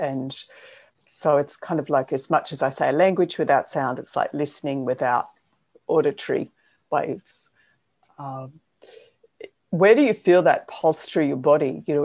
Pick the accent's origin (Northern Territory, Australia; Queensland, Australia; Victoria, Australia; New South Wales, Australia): New South Wales, Australia; born there; So the original people there are from the Gadigal Nation. And we say on rather than in. So I was born on Gadigal country.